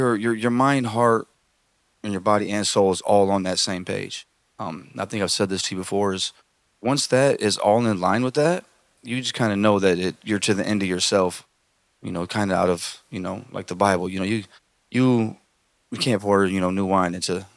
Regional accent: Indiana, United States; Yeah, I mean, I grew up in Elkhart County. I mean, I grew up on the river with my grandparents

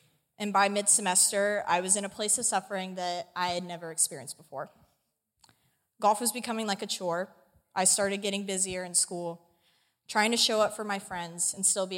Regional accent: Reno, Nevada, United States; I grew up in Reno, Nevada my whole life, boo.

